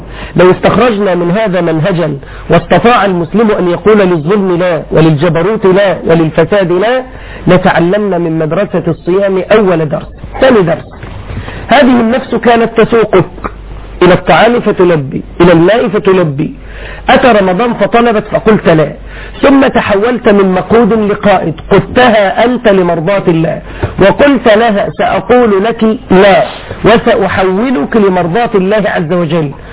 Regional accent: Egypt; زمان عملوا عندنا في مصر كان متوسط عمل الفرد الموظف الحكومة 24 دقيقة

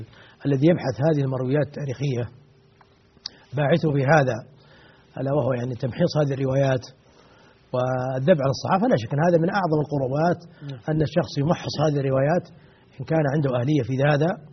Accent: Saudi Arabia; هنا عندنا في السعودية

